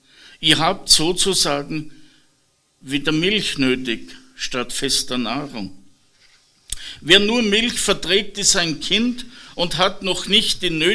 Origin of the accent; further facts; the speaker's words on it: Steyr, Upper Austria, Austria; ich komme aus Steyr, bin seit mehr als 30 Jahren in der Gemeinde